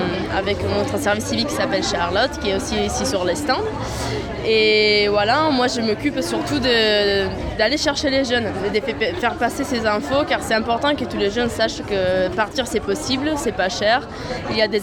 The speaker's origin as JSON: {"language": "French", "country": "Italy", "second_language": "French", "lives_now": "France", "said": "je suis un service civique français, mais je suis italienne."}